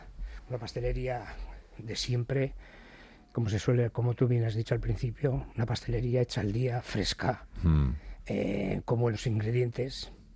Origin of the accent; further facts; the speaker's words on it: Bilbao, Basque Country, Spain; Iba andando, desde Achuri, que nosotros somos de Achuri